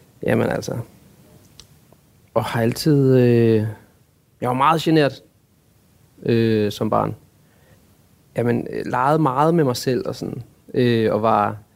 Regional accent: Brande, Central Denmark Region, Denmark; also born or lived in Herning; Boede i Brande de første 8 år i mit liv.

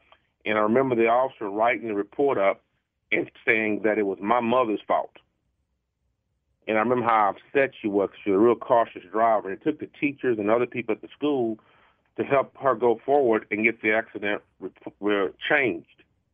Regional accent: Baton Rouge, Louisiana, United States; I saw stuff happening in my community. Growing up in Baton Rouge

